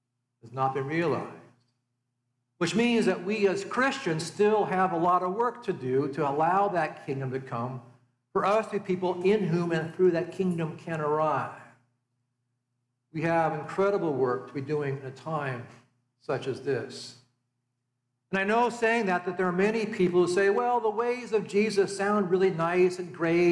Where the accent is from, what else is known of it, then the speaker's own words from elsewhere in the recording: United States; We gather here as people who are Americans, who are citizens of this nation.